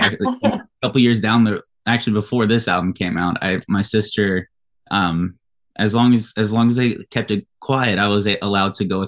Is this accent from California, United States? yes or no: no; Maryland, United States; We're both from Southern Maryland.